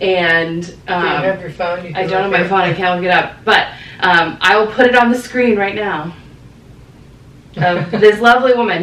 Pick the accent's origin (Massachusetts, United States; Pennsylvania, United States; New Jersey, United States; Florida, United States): Florida, United States; I'm from Florida, right? Like, they saw my license. I'm not from there.